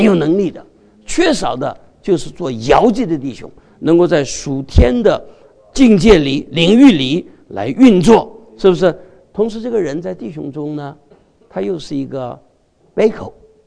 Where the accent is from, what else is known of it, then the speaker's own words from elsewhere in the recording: Cleveland, Ohio, United States; 你从哪儿来的？我说克利夫兰